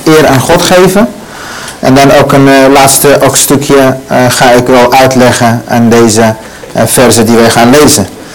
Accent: Iraq; moved away; Ik ben geboren in Irak, geboren als moslim, opgevoed ook als moslim. Ik heb een hele mijn leven daar in Irak proberen God te volgen

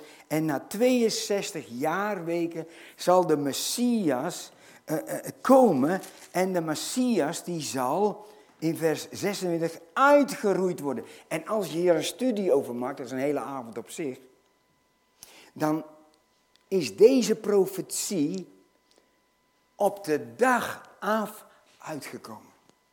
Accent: Netherlands; En ik ben ook een Nederlander.

